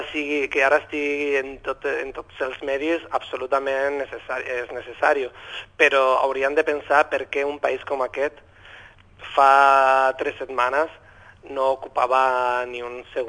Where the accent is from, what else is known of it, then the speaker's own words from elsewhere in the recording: Valladolid, Castile and León, Spain; Catalan is a second language; moved away; Jo soc de Valladolid, porto pràcticament un any aquí a Catalunya, llavors intentaré parlar català, però pot ser que a vegades torni al castellà, eh?